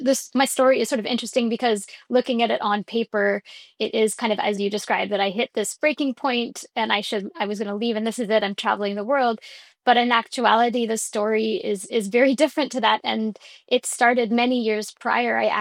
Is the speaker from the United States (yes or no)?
no; Montreal, Quebec, Canada; I applied when I was 18, and I'm from Montreal.